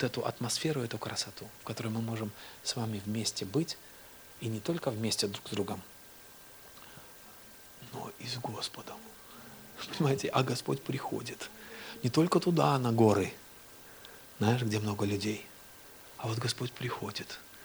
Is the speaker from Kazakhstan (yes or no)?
no; Belarus; Я приехал из Беларуси … Мне 44 года.